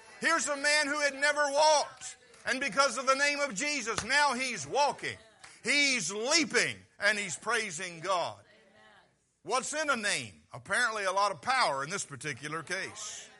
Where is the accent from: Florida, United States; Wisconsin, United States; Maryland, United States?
Maryland, United States; Vienna; I was born and raised in Vienna, and so, you know, I didn't even know Salisbury existed